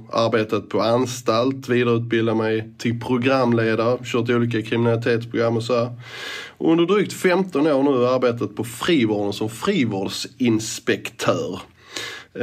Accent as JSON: {"language": "Swedish", "town": "Eslöv", "region": "Skåne", "country": "Sweden", "lives_now": "Malmö, Sweden", "said": "och jag är 49 år gammal. Ursprungligen kommer jag från Sveriges rödaste ros, Eslöv, men sedan 90-talet så är jag boende i Malmö."}